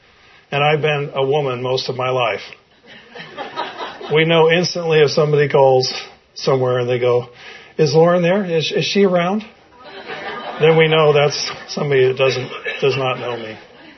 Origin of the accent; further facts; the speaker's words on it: Folsom, California, United States; they were at Community Bible Church where I grew up in Folsom.